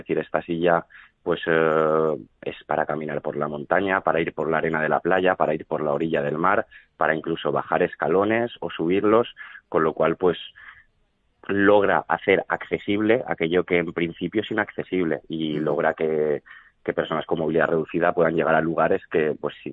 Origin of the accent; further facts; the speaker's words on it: Olocau, Valencian Community, Spain; sobre todo en la zona de Olocau, que es mi pueblo, y conozco estas rutas súper bien.